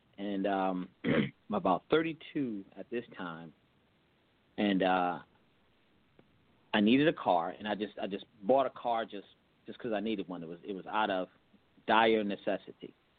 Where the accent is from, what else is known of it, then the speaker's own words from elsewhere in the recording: Baltimore, Maryland, United States; I'm from the Baltimore area. I grew up in Baltimore City. Went to Baltimore City Public Schools.